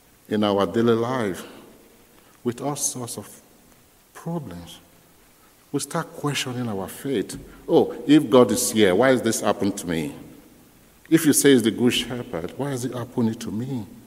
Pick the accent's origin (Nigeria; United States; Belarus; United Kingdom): Nigeria; South; English is a second language; When I was growing up in Nigeria, I came from the southern part of Nigeria, the south. We are farmers.